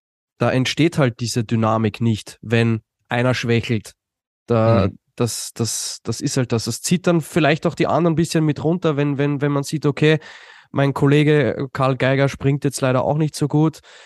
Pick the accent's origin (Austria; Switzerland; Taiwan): Austria